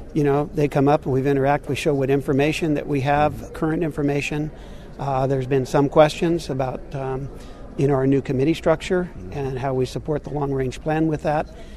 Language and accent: English; Fresno, California, United States; I'm from Fresno, California. I feed cattle in that area